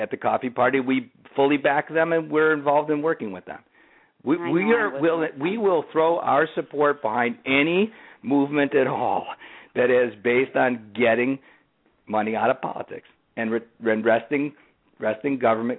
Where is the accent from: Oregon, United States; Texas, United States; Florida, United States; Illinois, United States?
Illinois, United States; Chicago; and I know that because I'm a Chicagoan.